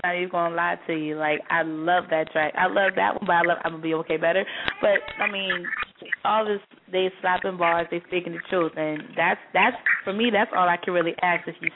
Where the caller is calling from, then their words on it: Tampa, Florida, United States; I'm calling from Tampa, Florida, all day.